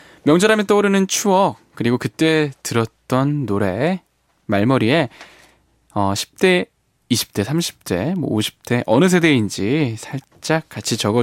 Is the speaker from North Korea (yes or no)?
no; Jindo, South Jeolla, South Korea; 저 같은 경우는요. 어렸을 때 고향이 전라남도 진도였기 때문에 가족들이 같이 모여서 차를 타고 이동을 했었어요.